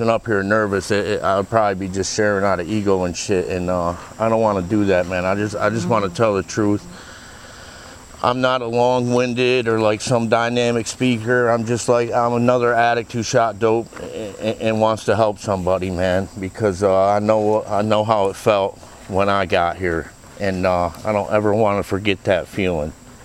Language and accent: English; Troy, New York, United States; now in Pennsylvania, United States; And, like, I'm from Troy, New York, Well, I live in Pennsylvania now, out by Washington, PA, in this little bum-ass town called Davella.